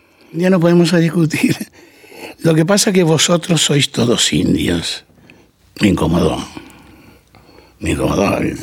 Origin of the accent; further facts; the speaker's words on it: Argentina; Ahí descubro primero que soy sudamericano, o que soy americano, y después sudamericano y argentino.